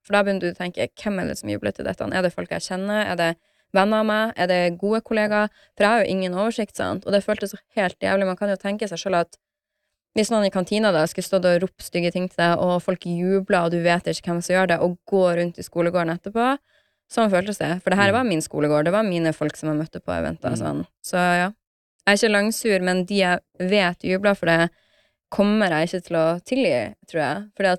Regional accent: Harstad, Troms, Norway; så var jeg hjemme i Harstad på juleferie

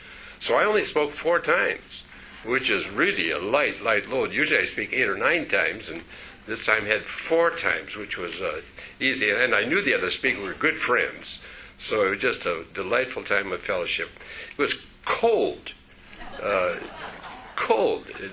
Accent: Hinckley, Minnesota, United States; As you remember, I grew up in Hinckley, Minnesota, where the men are men and pansies are flowers and the women are slightly above average.

